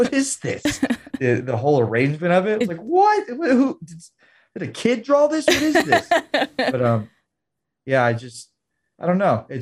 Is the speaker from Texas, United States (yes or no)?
no; Las Vegas, Nevada, United States; Vegas is my hometown.